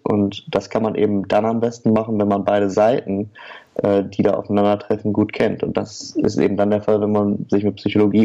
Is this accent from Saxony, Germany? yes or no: no; Oer-Erkenschwick, North Rhine-Westphalia, Germany; wir alle aus der gleichen Stadt kommen. Wir kommen nämlich alle aus Oerkenschwick. Das ist eine kleine Stadt am Rande des nördlichen Ruhrgebiets.